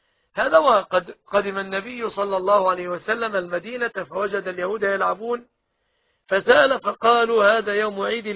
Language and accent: Arabic; Egypt; أن يحفظ بلادنا مصر آمنة مطمئنة من كل مكروه وسوء